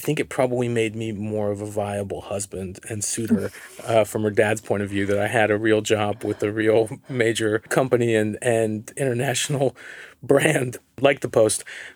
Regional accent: Bay Area, California, United States; I grew up in a predominantly Iranian-American family in the Bay Area, and I was always really fascinated with the culture.

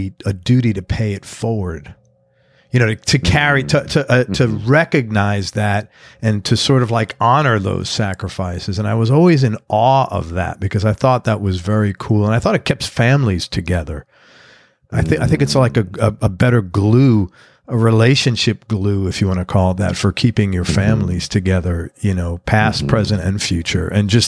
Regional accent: New York City, New York, United States; And so growing up in New York City, I grew up with kids from every culture all over the world.

